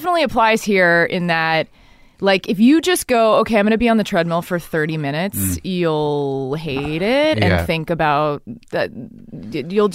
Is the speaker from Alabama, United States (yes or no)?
no; Dallas, Texas, United States; I grew up in Dallas, Texas, because my dad's from Texas.